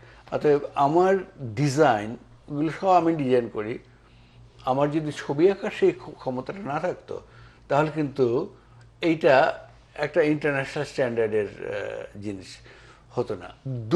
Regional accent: Pirojpur, Barisal Division, Bangladesh; আমি তো বাংলাদেশের পিরোজপুর, বরিশাল ছিল তখন, এখন পিরোজপুর জেলার সমুদ্রঘাটি গ্রামে আমার জন্ম হয়েছিল। তারপরে ওখান থেকে পিরোজপুর শহরে গভর্নমেন্ট স্কুলে পড়াশোনা করেছি, কলেজেও ওখানে পড়েছি, তারপরে আবার ইউনিভার্সিটি ঢাকাতে।

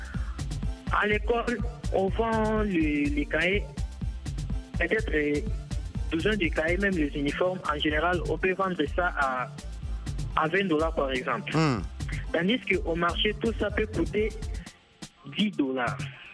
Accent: Kinshasa, DR Congo; Alors, chez nous, à Kinshasa, c'est nos parents préparent la rentrée scolaire en pleurant

